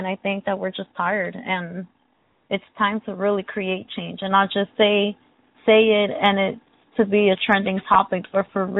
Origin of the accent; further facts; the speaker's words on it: Brooklyn, New York, United States; born there; I was born in Brooklyn.